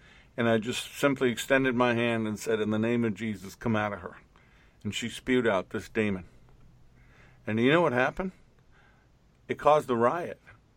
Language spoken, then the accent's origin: English; New York City, New York, United States; And I grew up in New York City, and when you turn the lights on, the roaches run.